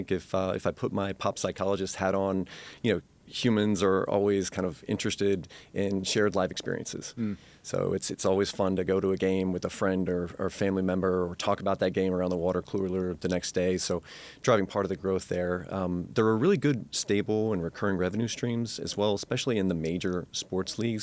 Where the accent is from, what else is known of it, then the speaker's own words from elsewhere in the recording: Oklahoma City, Oklahoma, United States; I grew up in Oklahoma City. I'm a huge Oklahoma City Thunder fan